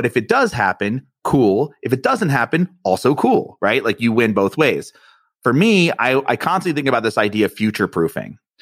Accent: East Coast, United States; well, I'm from the East Coast and I'm Italian.

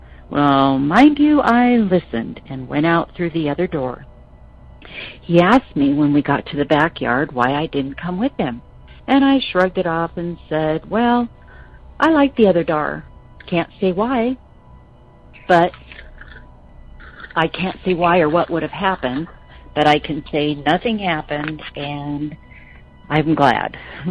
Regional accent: Prescott, Arizona, United States; I'm from Prescott, Arizona.

